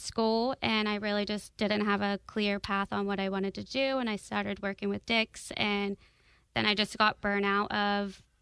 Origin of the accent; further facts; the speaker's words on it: Ohio, United States; now in Charlotte, United States; I'm from Ohio. So, yeah.